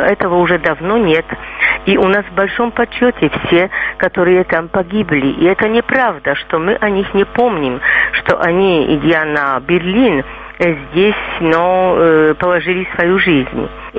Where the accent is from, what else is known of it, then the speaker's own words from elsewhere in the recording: Kraków, Lesser Poland, Poland; Russian is a second language; убрали памятник Коневу из моего родного города Краков.